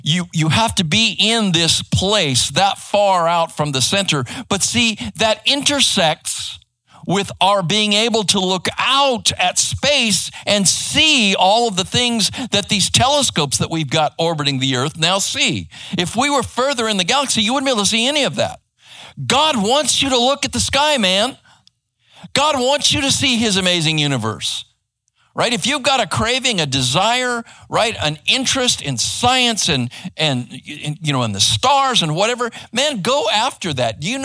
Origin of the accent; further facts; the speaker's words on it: Arizona, United States; now in Texas, United States; I grew up in Arizona and, you know, it was hot and we got dust storms, but, you know, that was pretty much it.